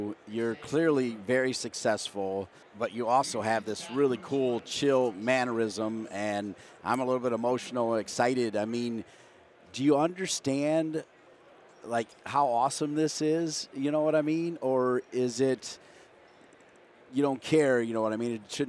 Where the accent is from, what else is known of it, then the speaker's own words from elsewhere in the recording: Ohio, United States; We're both from Ohio as well